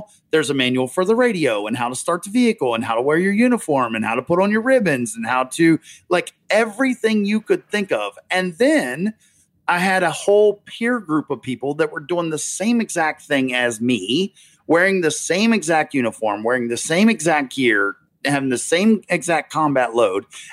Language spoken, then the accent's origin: English; North Carolina, United States; North Carolina.